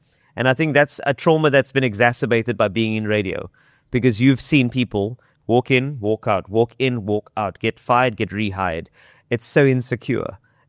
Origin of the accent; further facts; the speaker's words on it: South Africa; no, I'm from South Africa.